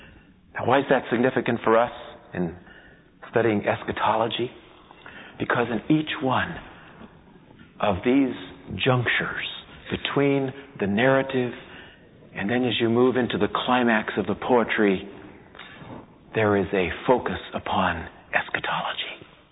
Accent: California, United States; I'm a Californian. I'm transplanted as a missionary back to Michigan, but my home is still here in California.

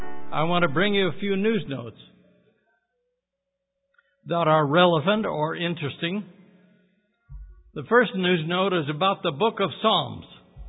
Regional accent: California, United States; Now, when I grew up in Southern California, there was a radio program that used a little poem at the beginning of it

